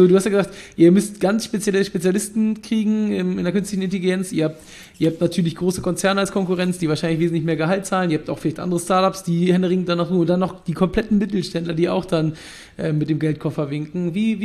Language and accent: German; Hamburg, Germany; das muss sein als Hamburger.